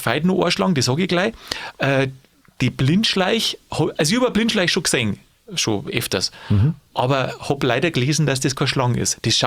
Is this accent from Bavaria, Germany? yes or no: yes; Bavaria, Germany; Aber bei uns in Bayern ein Arzt muss man da rufen.